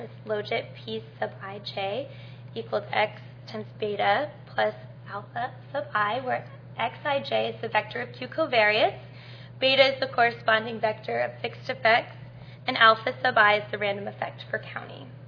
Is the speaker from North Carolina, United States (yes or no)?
yes; Winston-Salem, North Carolina, United States; I'm from North Carolina. I've lived kind of all over that area. So I grew up in Winston-Salem, which is in the middle.